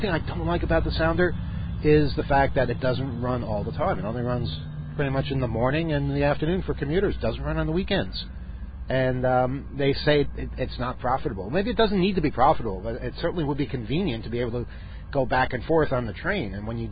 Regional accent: New York, United States; But still, you know, I'm from New York. I'm used to things always being there and running constantly and not looking as nice.

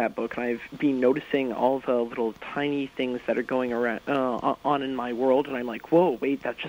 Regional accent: Canada; because I'm from Canada, and supposedly the DMCA doesn't apply here

